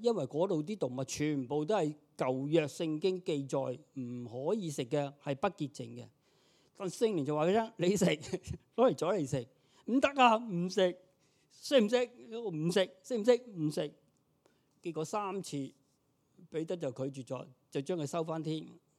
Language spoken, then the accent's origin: Cantonese; Hong Kong; 一攞張身份證出嚟，我係香港人。